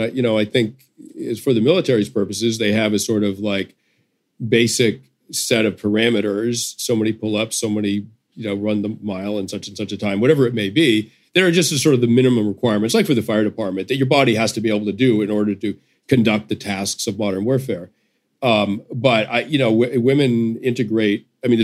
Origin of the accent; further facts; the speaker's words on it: United States; to me, as a journalist, as an American, doesn't really make sense.